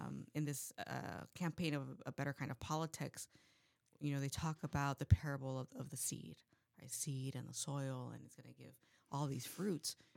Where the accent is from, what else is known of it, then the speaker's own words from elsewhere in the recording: California, United States; And yes, we're in Sacramento, but I've always been a Warriors fan. I grew up in the Bay Area.